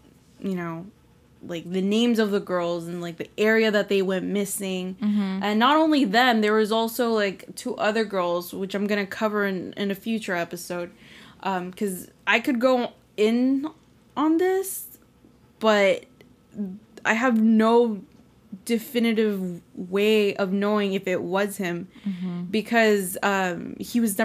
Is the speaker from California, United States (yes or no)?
no; Houston, Texas, United States; somewhere, and they asked me where I'm from, I'm like, I'm from Houston.